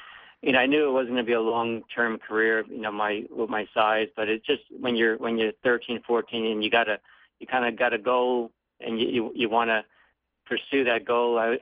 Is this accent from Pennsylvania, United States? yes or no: no; New York, United States; And eventually, when Mark Cassie left New York, I stayed in New York, being that was my hometown